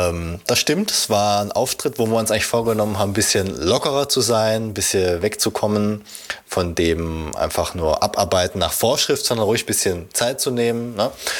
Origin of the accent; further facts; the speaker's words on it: Swabia, Germany; born there; Also ich als gebürtiger Schwabe darf da natürlich nichts sagen